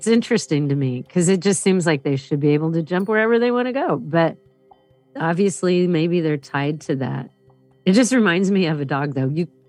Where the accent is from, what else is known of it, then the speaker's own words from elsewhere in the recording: Michigan, United States; I'm from Michigan.